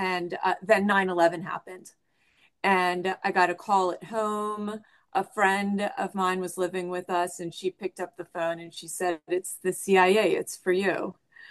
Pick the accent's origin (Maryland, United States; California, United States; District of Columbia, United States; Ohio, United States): District of Columbia, United States; Washington; I'm from Washington, D.C., and it's a very international community.